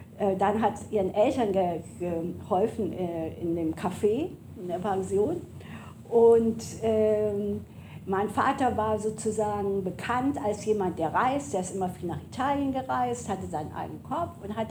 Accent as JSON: {"language": "German", "town": "Neuwied", "region": "Rhineland-Palatinate", "country": "Germany", "tie": "born there", "said": "Von Neuwied. Also von also Neuwied, wo ich geboren bin, das ist am Rhein."}